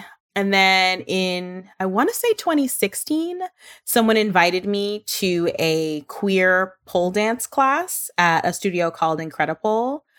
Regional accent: Brooklyn, New York, United States; As my tagline suggests, I was born and raised in Brooklyn.

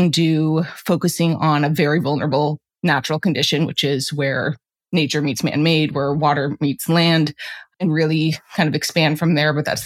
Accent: Anchorage, Alaska, United States; I grew up in Anchorage, Alaska, and I think just rooted in my upbringing, being immersed in nature

